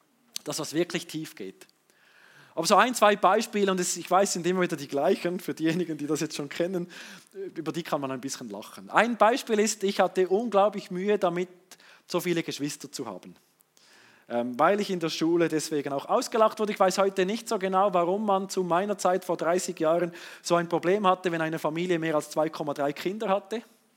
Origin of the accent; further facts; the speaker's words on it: Fribourg, Switzerland; accent: Swiss German; Und ich, aufgewachsen im Kanton Freiburg, bei der Josche Seesler. Ja, und dann orientiert in den Kanton Bern und ich wünsche mir bis heute, ich hätte so ein perfektes Berndeutsch.